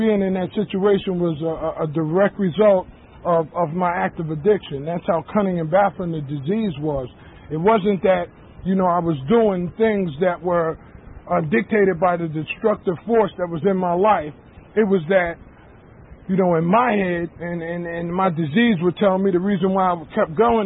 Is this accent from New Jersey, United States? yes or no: yes; Newark, New Jersey, United States; I'm originally from Newark, New Jersey.